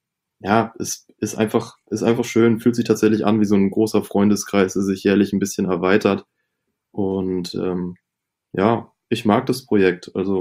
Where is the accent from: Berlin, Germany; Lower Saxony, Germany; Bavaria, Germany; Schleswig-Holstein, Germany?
Schleswig-Holstein, Germany; Itzehoe; born there; Und ich komme ja gebürtig aus Itzehoe